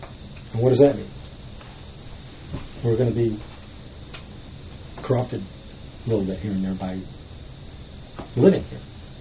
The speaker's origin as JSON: {"language": "English", "country": "United States", "said": "Because I'm an American."}